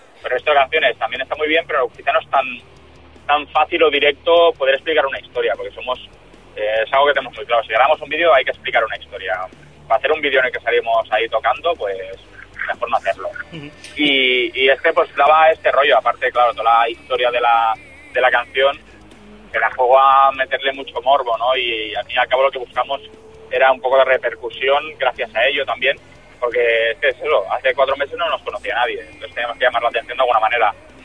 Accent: Barcelona, Catalonia, Spain; A pesar de que nosotros somos de Barcelona

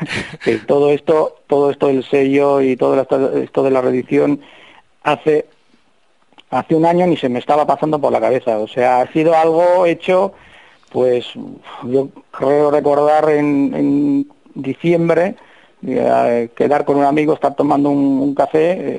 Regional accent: San Sebastián, Basque Country, Spain; Yo, siendo de aquí, siendo donostiarra, bueno, me muevo entre Irún y San Sebastián

